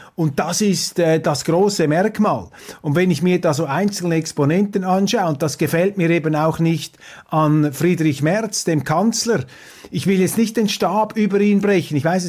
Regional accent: Switzerland; vielleicht möchten die Deutschen das so haben, aber mir fällt das als Schweizer auf.

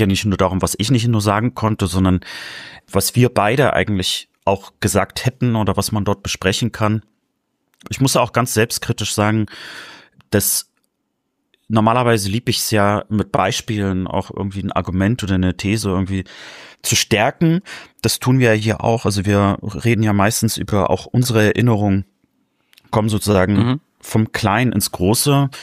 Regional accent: Rostock, Mecklenburg-Vorpommern, Germany; Ich bin ja Rostocker

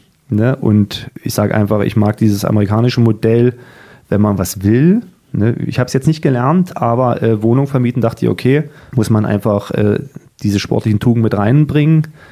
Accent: Cottbus, Brandenburg, Germany; born there; now in Dresden, Germany; das wird wahrscheinlich immer meine Heimat bleiben, meine Neuheit, auch wenn ich in Cottbus geboren bin

